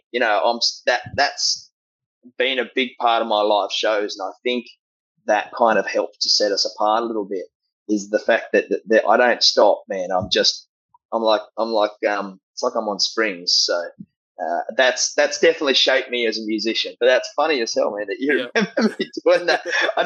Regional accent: Goulburn, New South Wales, Australia; also born or lived in Mudgee; But growing up in Goulburn, I moved away when I was just about to turn 17, I think. So I moved up to northern New South Wales.

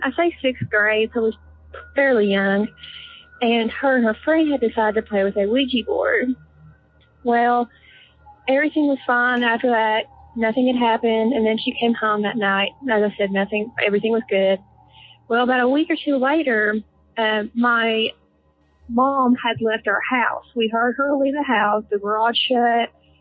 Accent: Tennessee, United States; Hey, this is … I am from Tennessee.

